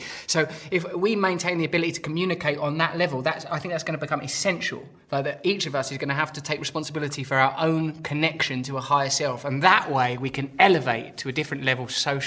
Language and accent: English; England, United Kingdom; but you have to remember I'm an Englishman. And to us, dignity is everything.